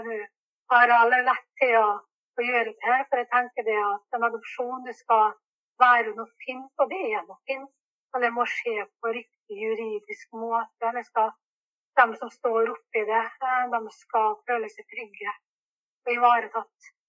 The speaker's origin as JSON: {"language": "Norwegian", "town": "Nagpur", "region": "Maharashtra", "country": "India", "lives_now": "Norway", "said": "så skal vi være i Nagpur resten av tiden. Det er der jeg kommer fra"}